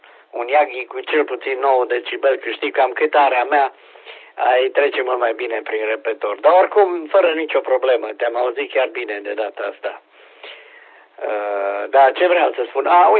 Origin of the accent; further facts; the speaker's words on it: Deva, Hunedoara County, Romania; also born or lived in Petroșani; Deci am cunoscut Petroșani, am stat ani de zile acolo și deloc sunt din Deva.